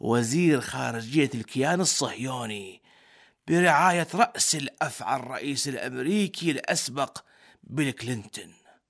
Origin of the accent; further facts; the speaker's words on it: Iraq; في بلدنا العراق